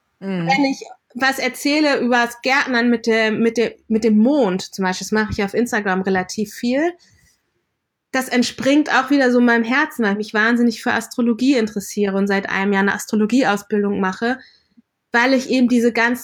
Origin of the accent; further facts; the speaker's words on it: Lower Saxony, Germany; born there; Also ich bin in Deutschland geboren, in Niedersachsen.